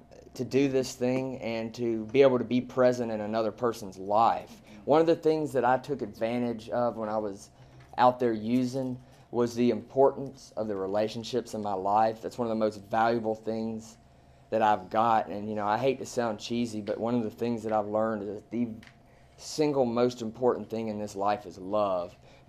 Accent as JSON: {"language": "English", "town": "Birmingham", "region": "Alabama", "country": "United States", "lives_now": "Atlanta, United States", "said": "I mean, I'm from Birmingham, but I ended up staying in Atlanta"}